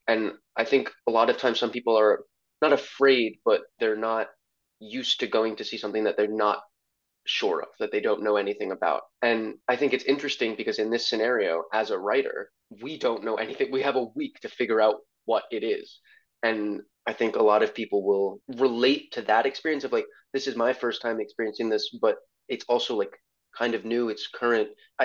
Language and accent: English; Brooklyn, New York, United States; I'm from Brooklyn, so I feel like the opportunities are, there might be more opportunities in New York City, but they're harder to get access to.